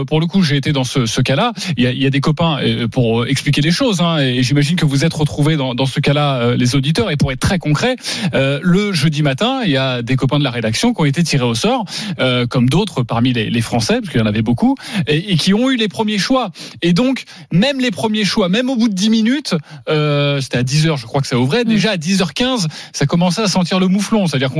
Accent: Paris, Île-de-France, France; On est français, on est parisien

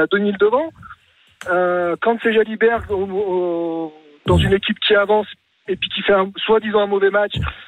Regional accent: La Rochelle, Nouvelle-Aquitaine, France; now in Bourg-en-Bresse, France; je suis d'origine de La Rochelle, mais aujourd'hui j'habite à Bourg-en-Bresse

